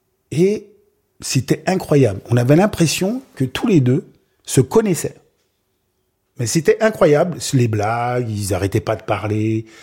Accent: Anse-Bertrand, Guadeloupe, France; Parce que moi, je viens d'Anse-Bertrand. Il n'y a pas des pylônes électriques aussi grands comme ça.

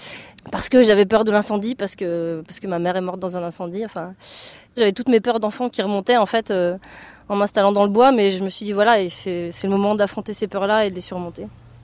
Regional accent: Brittany, France; now in Bure, France; j'avais décidé de partir de chez moi en Bretagne et j'étais partie habiter à la ZAD quelques mois.

